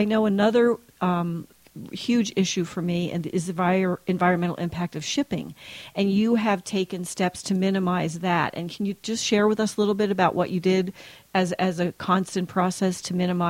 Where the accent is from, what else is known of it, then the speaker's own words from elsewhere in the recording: New Jersey, United States; So, and I'm from Jersey